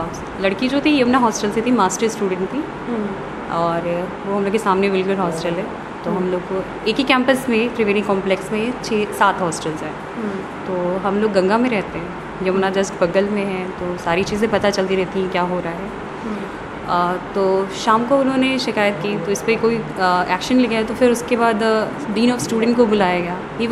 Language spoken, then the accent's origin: Hindi; Ghazipur, Uttar Pradesh, India; और मैंने स्कूलिंग गाज़ीपुर से की है और गाज़ीपुर यहाँ से पूरा ईस्ट 80 से 90 किलोमीटर दूर है यहाँ से।